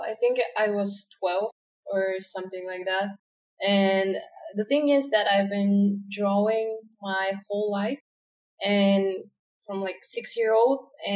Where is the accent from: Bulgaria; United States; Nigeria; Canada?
Bulgaria; Varna, Varna Province; English is a second language; I grew up in Varna. That's the so-called sea capital of Bulgaria.